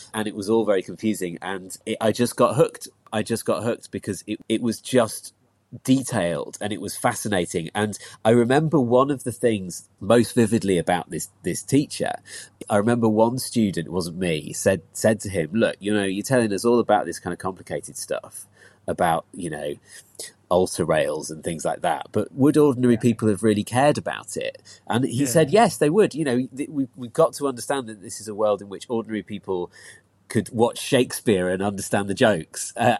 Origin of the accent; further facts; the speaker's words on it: Christchurch, South West England, United Kingdom; also born or lived in Leeds / Kent; When I was five, we moved down to Dorset, lived down by the sea in Christchurch, which was lovely. And then we spent a bit of time in Kent, and then we moved back to Lancashire. So I kind of, you know, I'm trans-Pennine.